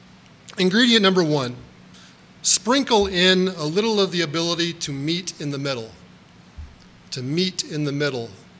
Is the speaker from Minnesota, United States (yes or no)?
yes; Minnesota, United States; And I told him we're from Minnesota and we're here celebrating our 30th.